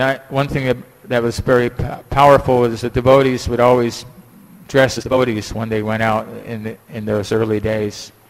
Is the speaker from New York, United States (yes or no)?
no; California, United States; Like I grew up in California where we have a lot of wildfires.